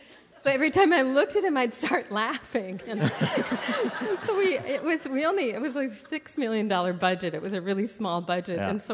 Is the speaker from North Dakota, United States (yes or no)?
yes; Fargo, North Dakota, United States; I'm from Fargo. Yeah.